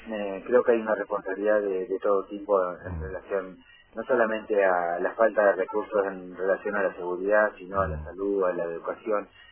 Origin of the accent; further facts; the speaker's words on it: Río Negro, Argentina; moved away as an adult; also born or lived in Caleta Olivia; now in Australia; Yo nací en Caleta Olivia, solamente tuve el nacimiento y mis padres en ese momento decidieron irse a Río Negro y yo me crié en Tierra Grande, y con los años ya grande decidí ir en Australia, y hace 17 años que vivo en Australia.